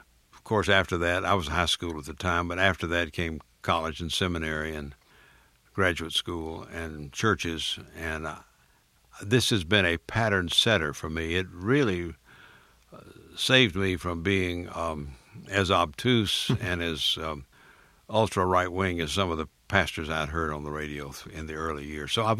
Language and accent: English; Florida, United States; I grew up in South Florida in the 30s, and every Sunday morning, my mother and I listened to the radio